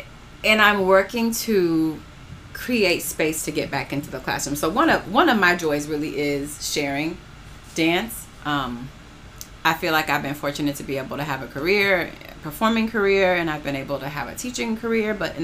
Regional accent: West Palm Beach, Florida, United States; now in Cleveland, United States; Well, I'm a transplant. I'm from West Palm Beach. And so when I first moved to Cleveland, I was looking for how do I get involved?

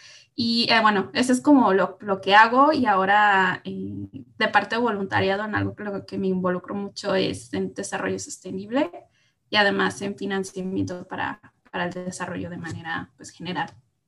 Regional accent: Guadalajara, Jalisco, Mexico; yo soy tapatía, he vivido casi todo mi tiempo aquí, nada más otros 6 meses estuve viviendo en la ciudad de Nueva York por una pasantía en Naciones Unidas

